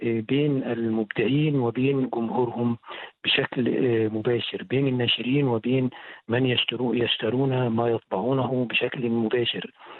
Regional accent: Egypt; بل بالعكس نحرص كمصريين على أن نتيح الفرص لأشقائنا

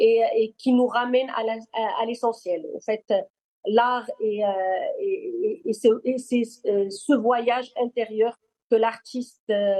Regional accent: Rabat, Rabat-Salé-Kénitra, Morocco; born there; Voilà, ça sera sur Rabat. C'est ma ville natale.

